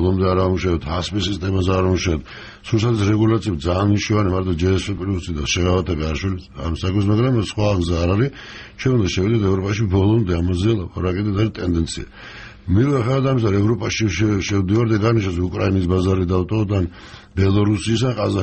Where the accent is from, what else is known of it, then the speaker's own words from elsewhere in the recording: Abkhazia, Georgia; მე თან აფხაზეთიდან ვარ